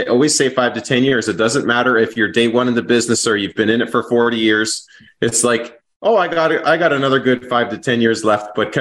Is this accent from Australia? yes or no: no; British Columbia, Canada; now in Saskatoon, Canada; I moved two provinces over. I grew up in British Columbia in the mountains.